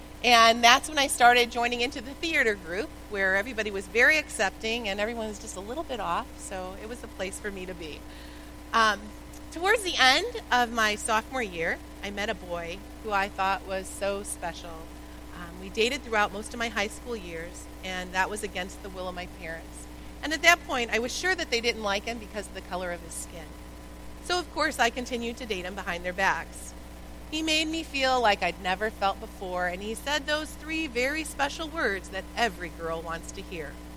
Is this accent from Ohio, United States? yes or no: no; Zion, Illinois, United States; I was raised right here in Zion, the youngest of five children